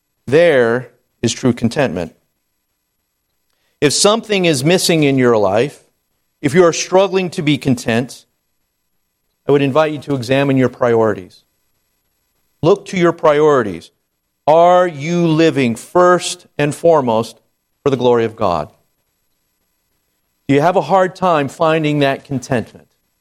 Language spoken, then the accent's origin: English; Sedona, Arizona, United States; I grew up in Sedona, and so I worked at a resort there in the health spa